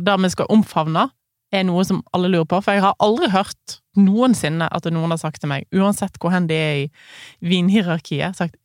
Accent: Voss, Vestland, Norway; Jeg kommer fra bygda. Jeg kommer ikke fra Oslo, sånn som du gjør.

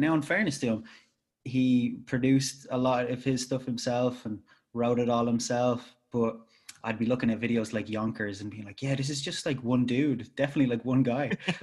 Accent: Ireland; you know what, I'm Irish and I make tunes and I make art and I'm here

